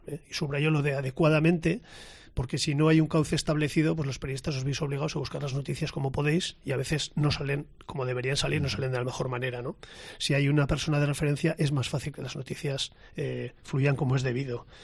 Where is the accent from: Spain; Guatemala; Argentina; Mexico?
Spain; Pamplona, Navarre; soy un pamplonés, de 57 años, 58 la semana que viene, casado con 3 hijos